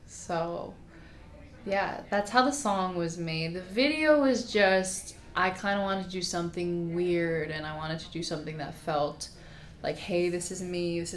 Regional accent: Manalapan, New Jersey, United States; I grew up in Manalapan, New Jersey.

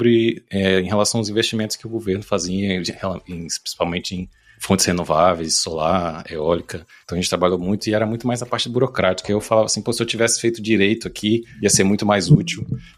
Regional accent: Brasília, Federal District, Brazil; also born or lived in Natal; Eu nasci em Natal, mas fui morar em Brasília com 8 anos, então vivi a minha vida toda lá.

